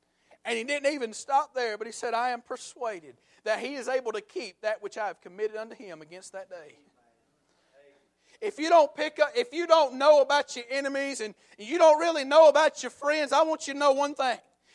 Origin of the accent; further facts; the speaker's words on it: United States; Y'all forgive me if I'm pronouncing his name wrong, because I am from Paulding County.